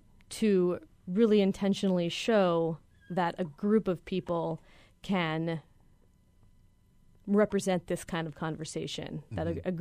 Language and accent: English; Los Angeles, California, United States; I grew up in Los Angeles, yes, yes. And I was in elementary school when the riots broke out.